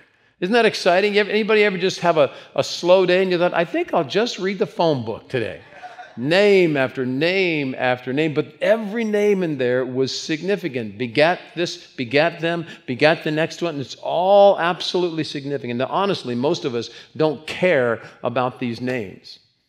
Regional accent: Cincinnati, Ohio, United States; born there; I was born in Cincinnati, Ohio. I think it was Children's Hospital.

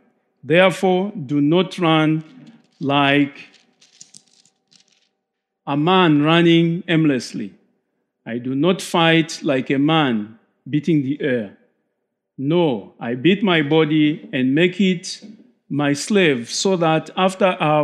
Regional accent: Zambia; now in United States; I'm from Zambia

